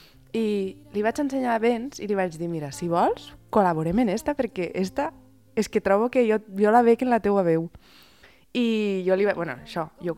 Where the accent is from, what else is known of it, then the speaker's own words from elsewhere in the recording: Barcelona, Catalonia, Spain; born there; jo vinc d'aquí, encara que he nascut a Barcelona